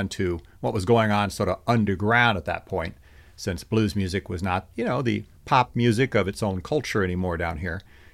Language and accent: English; Dayton, Ohio, United States; And I grew up in Dayton, Ohio.